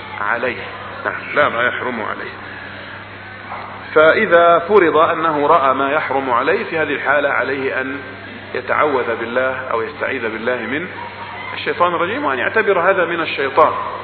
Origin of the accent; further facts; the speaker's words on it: Egypt; accent: Egyptian; كأن لهجتنا الدارجة المصرية فيها خطأ